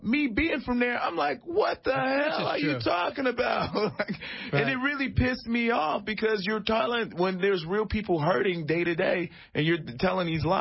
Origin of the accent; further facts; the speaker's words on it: Chicago, Illinois, United States; For example, Chicago. I'm from Chicago, from the South Side.